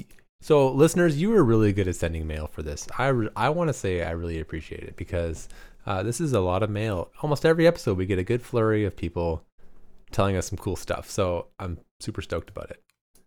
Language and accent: English; Pacific Northwest, United States; I'm from the Pacific Northwest, and we are obsessed with ourselves when it comes to craft beer